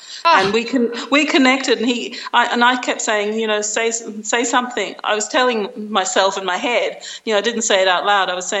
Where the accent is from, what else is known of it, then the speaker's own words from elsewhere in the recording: Australia; because I wasn't doing anything, I was from Australia, I wasn't doing anything for the holidays, I ended up going with him